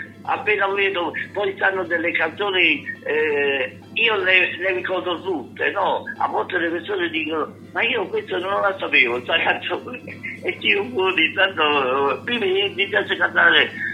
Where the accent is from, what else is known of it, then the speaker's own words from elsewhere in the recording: Naples, Campania, Italy; now in Florence, Italy; io sono di Napoli, abito a Firenze